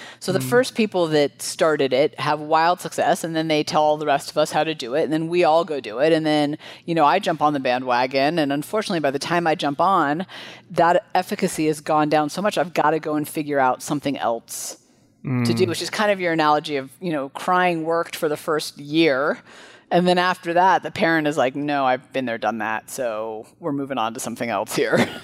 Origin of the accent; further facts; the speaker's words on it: California, United States; I grew up in California. I know what you said, but I can't respond back.